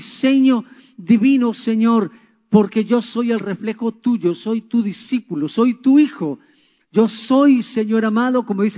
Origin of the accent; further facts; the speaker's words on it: Pereira, Risaralda, Colombia; now in Cali, Colombia; que yo soy de Pereira, pero vivo en Cali hace 37 años, moldeado por caleños, así que hay una mezcla linda allí.